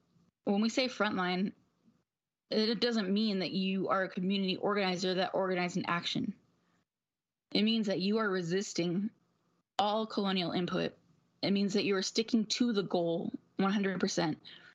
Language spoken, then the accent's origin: English; Duck Valley, United States; I come from the Duck Valley Shoshone Paiute Reservation